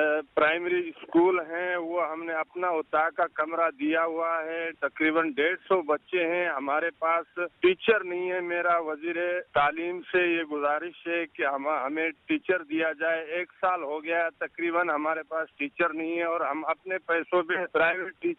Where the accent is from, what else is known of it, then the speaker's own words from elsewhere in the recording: Sindh, Pakistan; ضلع میرپور خاص, ہمارا گاؤں جو ہے حاجی غلام سرور شیرانی کے نام سے ہے, جس میں 61 گھر ہیں اور اس کے اندر پرائمری اسکول ہیں.